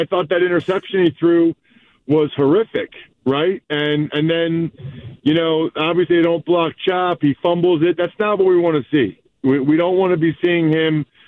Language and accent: English; Northeast, United States; It's so funny, too, because growing up in the Northeast, I have a tough time. I struggle with holidays in, like, other areas